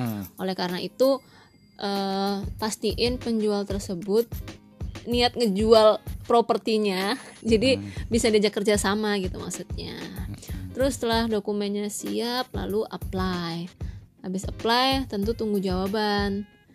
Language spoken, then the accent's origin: Indonesian; Surabaya, East Java, Indonesia; Kebetulan kan aku asli Surabaya dan domisiliku sebelumnya itu di Surabaya, jadi semua dokumen itu sebenarnya masih di Surabaya